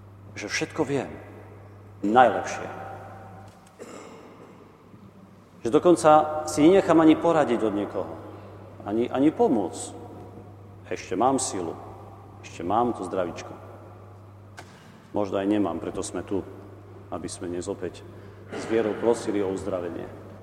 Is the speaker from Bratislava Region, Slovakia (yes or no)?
no; Michalovce, Košice Region, Slovakia; A keďže pochádzam z Michaloviec, tak sa tu cítim ako doma.